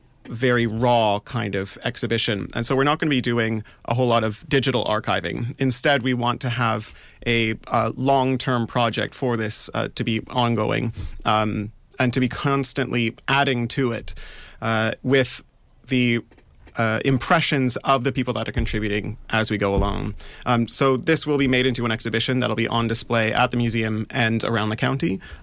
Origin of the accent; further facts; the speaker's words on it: Canada; moved away as an adult; now in Cambridge, United Kingdom; Well, originally I'm from Canada. I got into heritage over there.